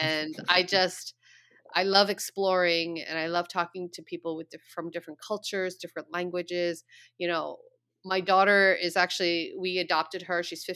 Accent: New York, United States; And maybe because I'm a New Yorker, you know, you kind of know, right?

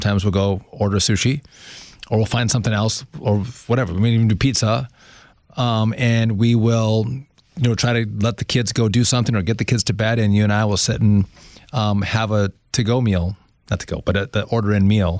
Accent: Wisconsin, United States; Like, I'm from Wisconsin.

